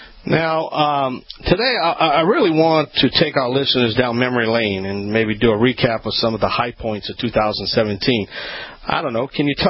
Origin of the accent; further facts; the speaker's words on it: Louisiana, United States; I'm the Cajun man from the Bayou Land.